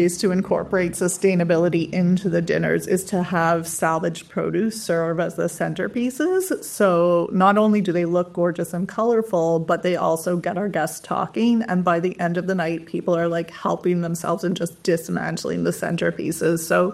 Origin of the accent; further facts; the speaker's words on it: Canada; growing up in Canada, there was always a recycling bin in your classroom, always a recycling bin at home.